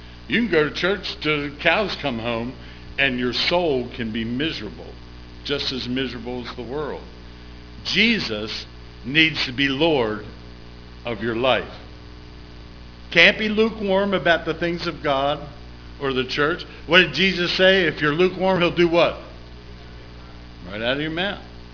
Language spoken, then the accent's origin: English; Baltimore, Maryland, United States; when I grew up in Baltimore City public schools